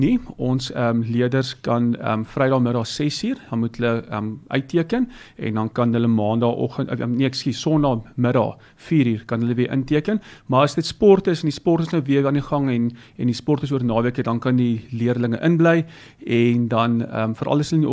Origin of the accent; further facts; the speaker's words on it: Heidelberg, Gauteng, South Africa; Ja, tuisdorp. Ek is gebore in Heidelberg, so dis vir my baie lekker om nou terug te keer na my wortels toe.